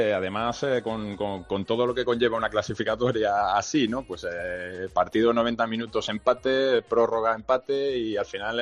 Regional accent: Barcelona, Catalonia, Spain; born there; moved away; Dices, de España, he nacido en Barcelona, tal.

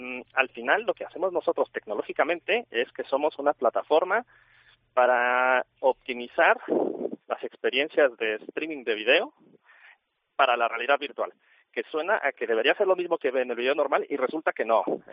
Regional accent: Mexico; moved away as an adult; also born or lived in San José, United States; now in Málaga, Spain; te diré que, aparte de todo, soy mexicano.

